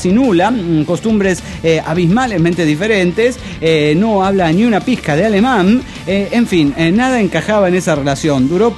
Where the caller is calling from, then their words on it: Mexico City, Mexico; Soy el demonio del DF mexicano.